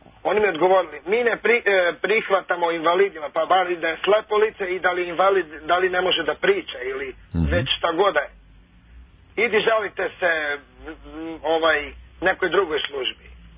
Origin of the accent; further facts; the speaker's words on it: Mramorak, Vojvodina, Serbia; ja sam iz Mramorka pa za Kovin, kako da vam kažem.